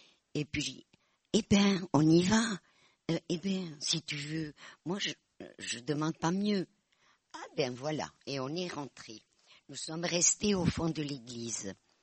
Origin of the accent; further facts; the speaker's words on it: Basque Country, France; accent: Basque; Je suis basque, vous en avez parlé. Ça se voit à mon accent.